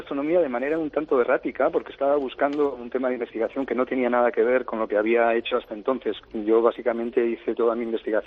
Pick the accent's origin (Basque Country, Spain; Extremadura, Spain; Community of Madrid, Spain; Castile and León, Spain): Basque Country, Spain; Yo no era aficionado a la cocina, ahora sí lo soy, pero incluso siendo vasco, era un vasco un tanto atípico